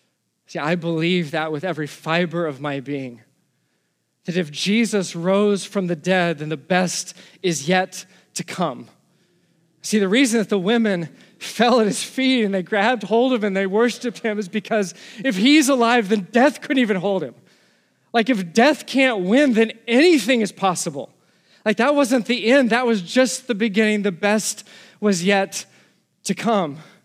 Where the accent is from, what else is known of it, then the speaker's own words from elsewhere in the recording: Texas, United States; now in New Jersey, United States; I get it. We're from Texas.